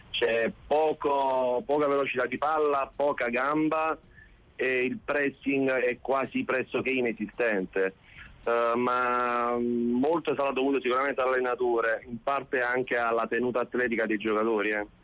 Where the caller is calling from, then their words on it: Torre del Greco, Campania, Italy; da Torre del Greco.